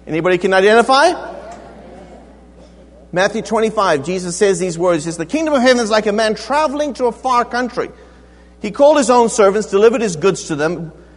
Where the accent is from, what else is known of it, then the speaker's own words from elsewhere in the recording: South Africa; I grew up in South Africa. I grew up in a very sort of rigid British boarding school.